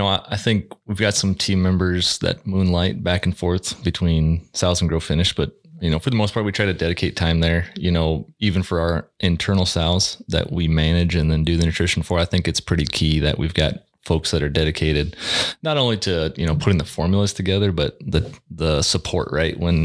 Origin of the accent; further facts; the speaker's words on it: Orange City, Iowa, United States; currently reside in Northwest Iowa. Just moved back to my hometown of Orange City, so that's been fun.